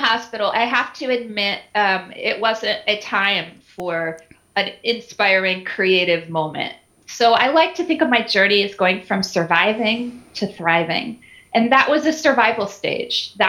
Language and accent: English; California, United States; also born or lived in Michigan, United States / Arizona, United States; I was raised in Michigan and then Arizona and then California. So most of my upbringing was California.